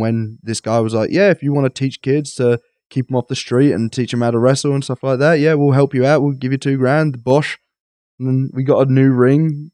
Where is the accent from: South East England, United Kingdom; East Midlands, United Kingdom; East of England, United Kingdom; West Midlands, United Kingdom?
East of England, United Kingdom; But I'm sorry, I'm so English. But I'm so Essex. That's not even English.